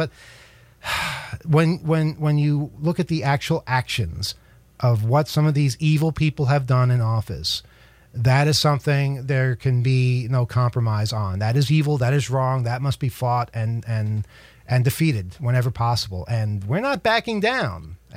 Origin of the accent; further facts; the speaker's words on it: New York, United States; And, you know, I grew up on Long Island in the 70s and 80s.